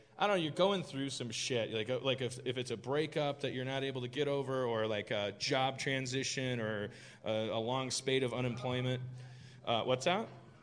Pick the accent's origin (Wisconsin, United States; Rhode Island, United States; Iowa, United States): Wisconsin, United States; because I want to hear about this Wisconsin thing because I keep hearing about it. It's my home state.